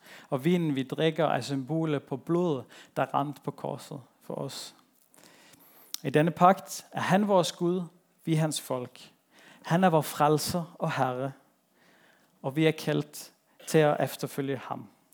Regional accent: Kristiansand, Agder, Norway; Da jeg voksede op i Indre Missionen hjemme i Kristiansand

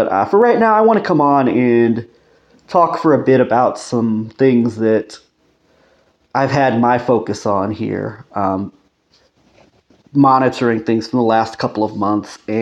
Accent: United States; or at least for me as an American, I think this will also apply to some other countries, hopefully, in the Western world

